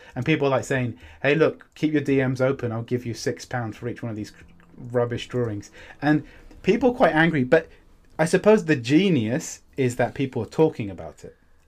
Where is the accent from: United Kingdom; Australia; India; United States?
United Kingdom; I'm British